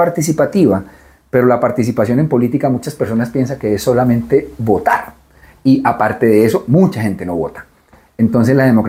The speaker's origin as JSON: {"language": "Spanish", "country": "Colombia", "said": "porque soy colombiano, me duele mi país"}